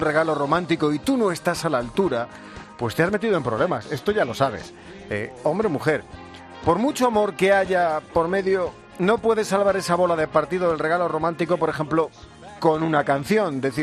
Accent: Madrid, Community of Madrid, Spain; No, soy de la Villa de Madrid.

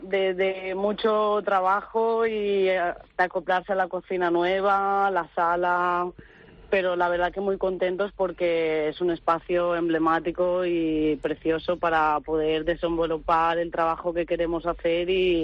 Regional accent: Valencian Community, Spain; Los arroces siempre van a estar ahí presentes porque es una parte de mí que me define como valenciana

